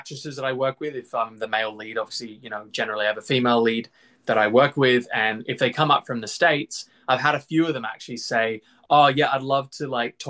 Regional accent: Australia; And obviously, being Australian, I would love to get back to Australia and do verticals back there.

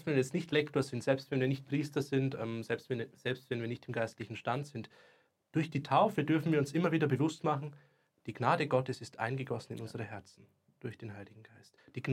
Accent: Bavaria, Germany; Wir in Bayern auch nicht mehr.

